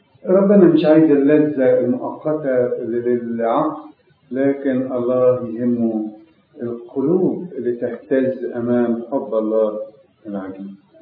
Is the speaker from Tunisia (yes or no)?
no; Egypt; كمصريين بوجه عام أو كشرقيين